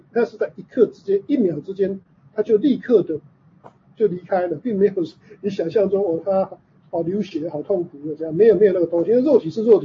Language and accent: Chinese; China; 一般我们中国人是不会去这样做的，对不对？